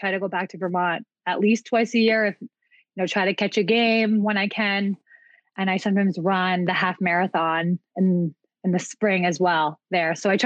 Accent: Ontario, Canada; back then, I went to a really good, really strong high school basketball program, a high school in Ontario.

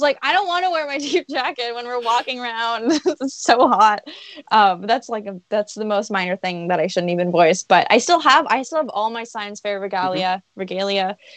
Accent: Canada; But I love camping. I'm Canadian. I love camping.

